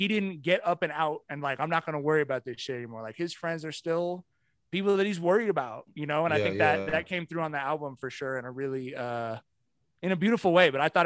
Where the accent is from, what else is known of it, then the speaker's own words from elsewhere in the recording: Long Beach, California, United States; being from Long Beach is cool because we're not really consid